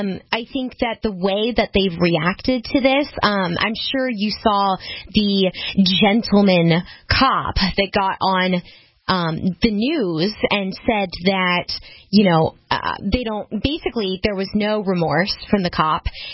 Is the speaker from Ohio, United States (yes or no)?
yes; Ohio, United States; I'm actually from Ohio, so I hope you're having fun there, but you should move here.